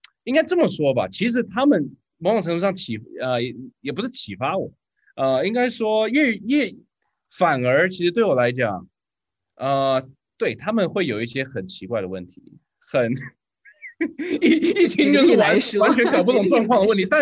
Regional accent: Taiwan; now in Seattle, United States; 因为我其实是4年前我从台湾搬来西雅图

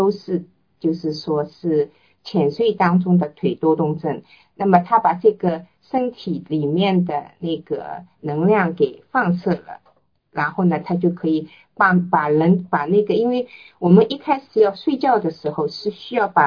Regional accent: China; 那么在我们中国人讲，就是中国人就是大家都泡脚

